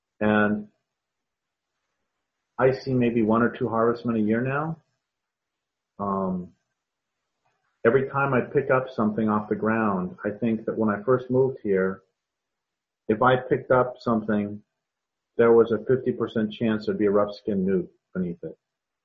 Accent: Colorado, United States; moved away as an adult; I grew up in Colorado, and one of the reasons I left in 1984 was that there were too many people

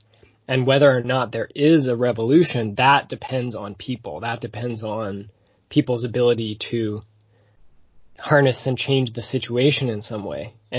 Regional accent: Seattle, Washington, United States; I grew up in Seattle in this post-WTO era

